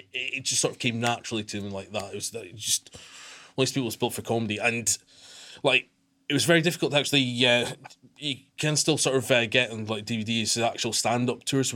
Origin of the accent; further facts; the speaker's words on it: Aberdeen, Scotland, United Kingdom; Okay, so I'm from Aberdeen originally, and sort of grew up in the the bit where it just about becomes Aberdeenshire, which is quite nice, but it's still Aberdeen.